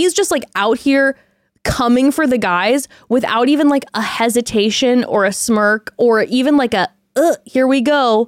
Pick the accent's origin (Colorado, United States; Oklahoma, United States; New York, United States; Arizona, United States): Oklahoma, United States; because he's from Harvard and I'm from Oklahoma, so obviously I'm not as smart as him.